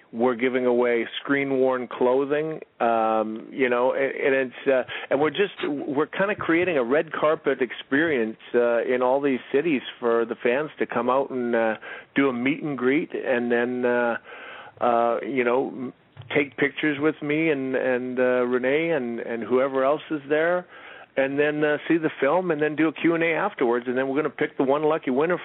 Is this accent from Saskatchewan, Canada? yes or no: yes; Saskatoon, Saskatchewan, Canada; I'm starting the tour off in my hometown of Saskatoon, Saskatchewan, Canada.